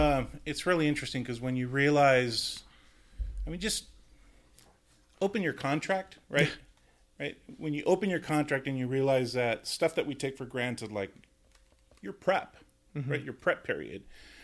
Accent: Tijuana, Baja California, Mexico; also born or lived in San Diego; So I was born here in San Diego, lived here, and then my parents moved to Tijuana for when I was maybe 5 or 6, somewhere around there. Mm. So I actually went to schoo

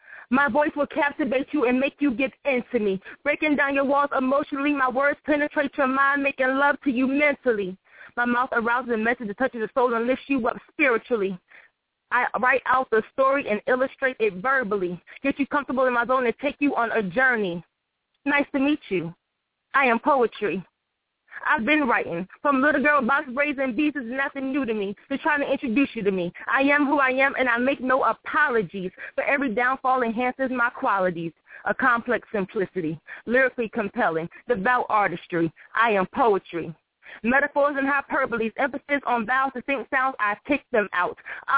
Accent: Hampton, Virginia, United States; from Hampton, Virginia.

